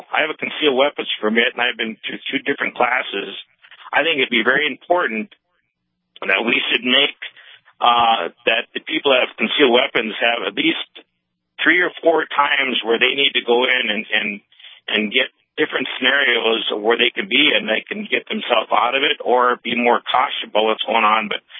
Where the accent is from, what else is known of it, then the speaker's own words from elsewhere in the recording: North Dakota, United States; I was born and raised around North Dakota, is we never had to worry about all these things